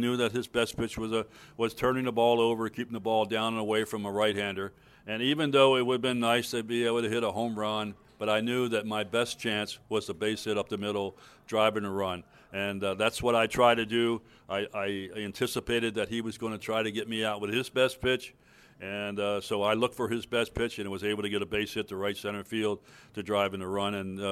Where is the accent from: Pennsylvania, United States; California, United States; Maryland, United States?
Maryland, United States; Baltimore; So the next best thing was in Baltimore, my hometown.